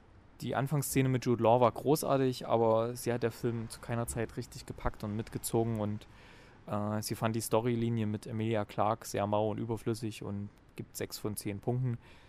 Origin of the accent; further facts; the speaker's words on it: Thuringia, Germany; Und ich komme ja aus Thüringen und ich denke mal, bei mir hört man es vielleicht so ein bisschen